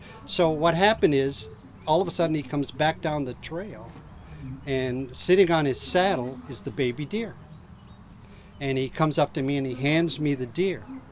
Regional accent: Chicago, Illinois, United States; I'm from the Chicago area.

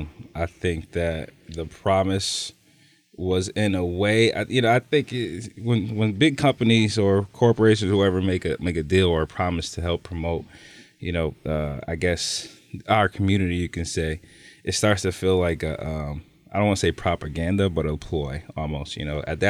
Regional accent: Niagara Falls, New York, United States; We come from Niagara Falls where we don't have that.

